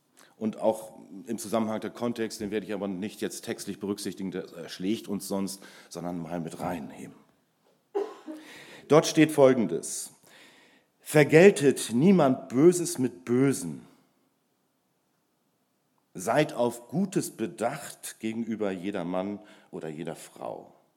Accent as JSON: {"language": "German", "region": "Lower Saxony", "country": "Germany", "said": "Ich stelle mich kurz vor. Ich komme aus der Lüneburger Heide."}